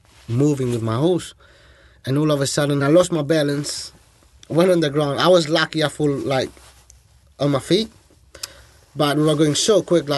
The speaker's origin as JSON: {"language": "English", "country": "Mauritius", "said": "I came from Mauritius, and I was 62 kilos."}